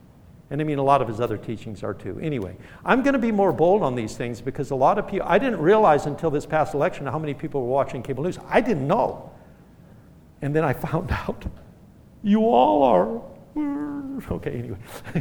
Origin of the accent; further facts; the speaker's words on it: Arizona, United States; I like the Suns because I came from Arizona.